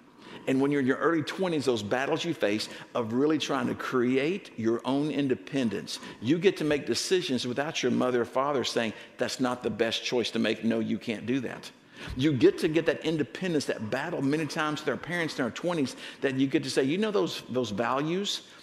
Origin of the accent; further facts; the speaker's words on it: Dallas, Texas, United States; moved away as an adult; now in San Diego, United States; I'm not from around here. Okay. About 5 years ago, my wife, Denise, she's sitting over here. She and I moved from Dallas-Fort Worth, Texas area, and we moved to San Diego to begin ministering at East Lake Church.